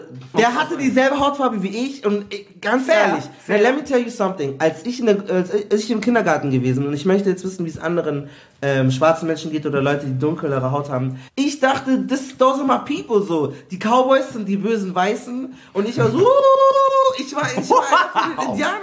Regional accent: Munich, Bavaria, Germany; Aber ich bin auch aus München. Und älter als du.

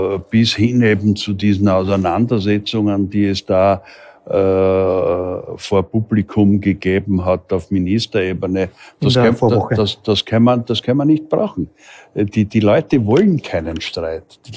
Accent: Styria, Austria; Ich meine, bei uns in der Steiermark hat man Ende der 60er, Anfang der 70er Jahre

